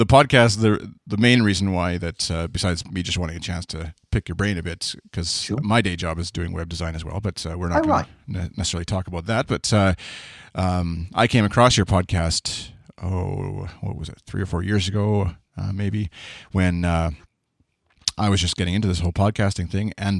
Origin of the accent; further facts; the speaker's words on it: Canada; accent: Canadian; my bland Canadian accent